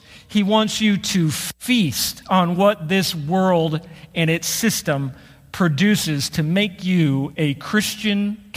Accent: Shawnee, Kansas, United States; a pastor back in my hometown in Shawnee, Kansas

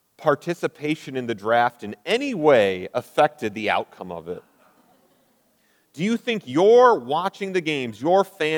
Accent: Wisconsin, United States; I'm very from Wisconsin.

